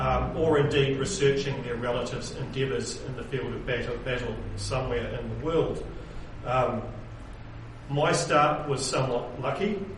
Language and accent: English; Rangiora, Canterbury, New Zealand; Gerald Beattie, he was from my hometown of Rangiora in the South Island, now twinned with Zonnebeke in Belgium.